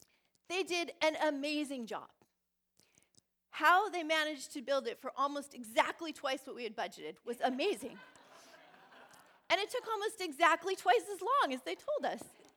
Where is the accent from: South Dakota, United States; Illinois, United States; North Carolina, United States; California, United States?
California, United States; now in Vancouver, Canada; Steve and I grew up in California in suburbs. You can picture it. 70s sitcoms, 1960s track houses. So when we first came to Vancouver, we were just enamored by character houses.